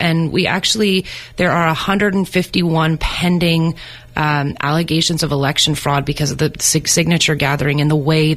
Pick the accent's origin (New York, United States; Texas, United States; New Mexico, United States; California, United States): California, United States; Sonoma County; I'm born and raised in Sonoma County, and I actually did some environmental organizing for quite some time